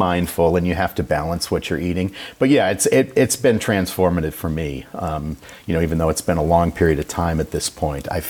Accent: Boston, Massachusetts, United States; I grew up in the Boston area. I played guitar. I went to Berklee School of Music in Boston.

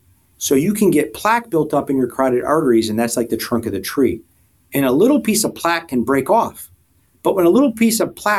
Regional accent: Wisconsin, United States; I'm from Wisconsin, born and raised, and I went to med school at UW-Madison in undergrad.

